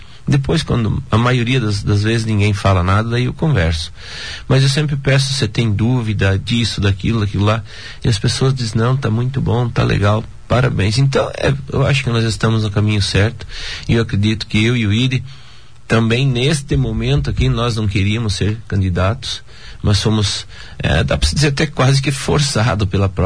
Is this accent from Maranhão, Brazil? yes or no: no; Xaxim, Santa Catarina, Brazil; Bom, eu nasci em Xaxim, né?